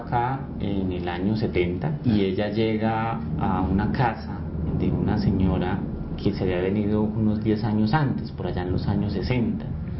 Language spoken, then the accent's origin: Spanish; Bogotá, Colombia; Yo, pues soy de aquí de Bogotá. Yo nací aquí, en esta ciudad, con ancestros nortesantanderianos todos. O sea, soy de esa primera generación que nace en Bogotá, pero cuyos ancestros todos son inmigrantes